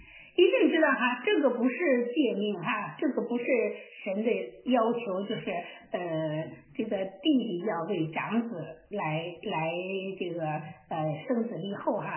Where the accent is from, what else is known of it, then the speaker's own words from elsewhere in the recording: China; 这个我们中国人真的比较务实哈